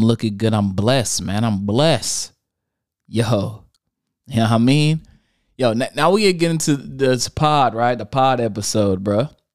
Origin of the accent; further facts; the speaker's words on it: United States; And yes, I watch it in dub. I'm American.